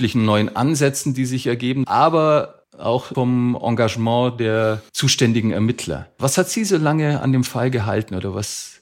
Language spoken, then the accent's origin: German; Bavaria, Germany; accent: Allgäu dialect; Ich muss vorab sagen, ich bin selber Allgäuer, also liebe Hörerinnen und Hörer, verzeiht es mir, wenn ich da manchmal aus Versehen in den Dialekt reinfalle.